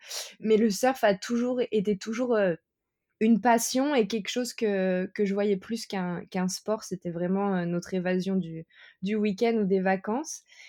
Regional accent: France; je suis française et je suis professionnelle en surf et mannequin.

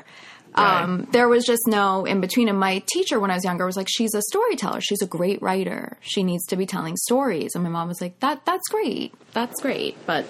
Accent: New York, United States; And growing up on Long Island is, you know, it's still suburbia, but you have access to New York. You just hop on a train. So you still grow up pretty fast there.

